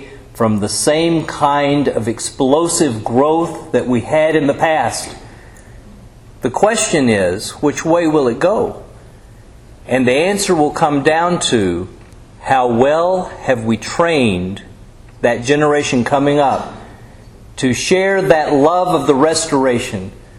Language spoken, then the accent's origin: English; Nashville, Tennessee, United States; Growing up in Nashville, I was privileged to know three of the prominent preachers.